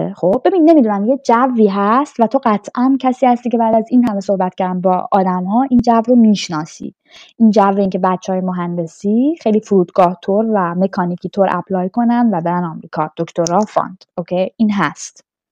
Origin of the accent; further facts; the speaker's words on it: Iran; moved away; بعد مثلا میگم ایران،